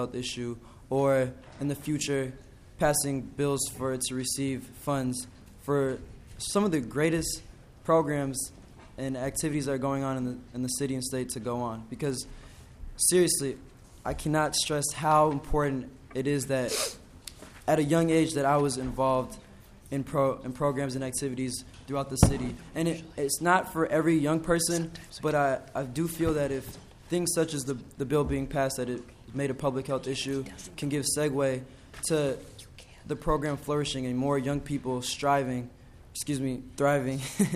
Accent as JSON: {"language": "English", "town": "Minneapolis", "region": "Minnesota", "country": "United States", "tie": "born or raised there", "said": "We're both from Minneapolis, raised there. It's some place that I always call home"}